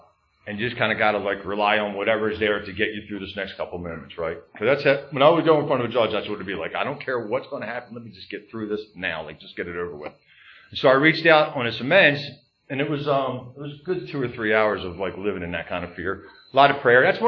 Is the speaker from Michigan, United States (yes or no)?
no; Philadelphia, Pennsylvania, United States; So I grew up in Northeast Philly, and I grew up at Lake Grant and Boulevard. Irish Catholic, normal Irish Catholic alcoholic family.